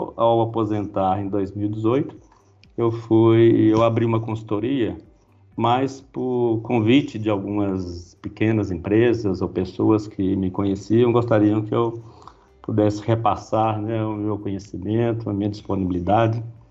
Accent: Guanhães, Minas Gerais, Brazil; born there; eu tenho hoje 61 anos de idade, eu nasci em Minas Gerais, na cidade de Guanhães, na verdade, um distrito de Guanhães.

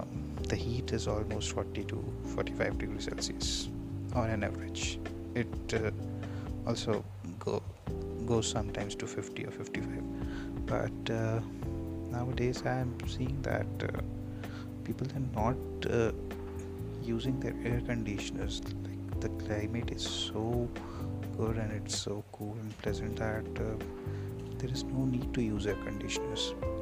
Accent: Gorakhpur, Uttar Pradesh, India; I'm from Gorakhpur, Uttar Pradesh.

